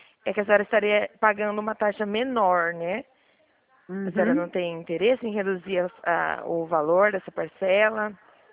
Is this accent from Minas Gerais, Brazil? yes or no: no; Dracena, São Paulo, Brazil; eu sou aqui de Dracena, estado